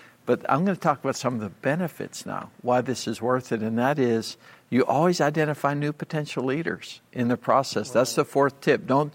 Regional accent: Pittsburgh, Pennsylvania, United States; You remember one of them because we're from Pittsburgh.

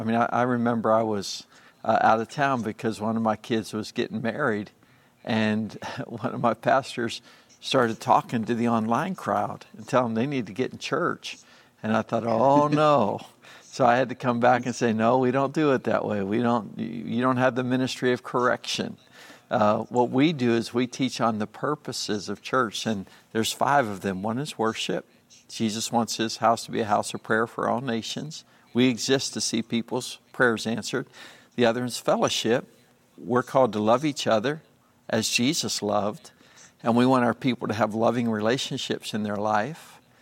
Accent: Pennsylvania, United States; And I grew up in Western Pennsylvania, and the people from there know that nearly half of the religious buildings, it seems like, have been sold

